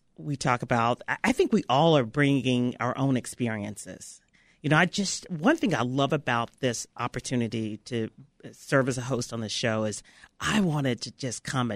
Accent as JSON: {"language": "English", "town": "Memphis", "region": "Tennessee", "country": "United States", "tie": "born or raised there", "said": "So I was raised in Memphis, Tennessee, and, you know, down South."}